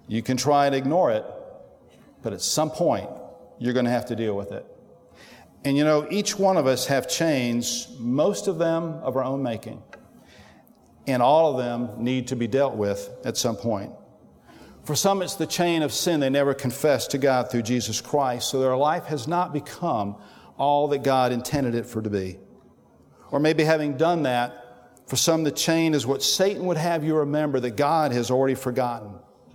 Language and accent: English; Greenwood, United States; We grew up together in Greenwood. We were best friends, strong bonds.